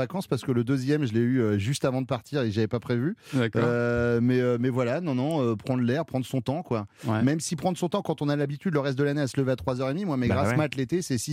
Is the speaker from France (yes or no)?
yes; Nouvelle-Aquitaine, France; moi, je suis de Charente-Maritime, donc le lieu de villégiature privilégié, c'était l'île d'Oléron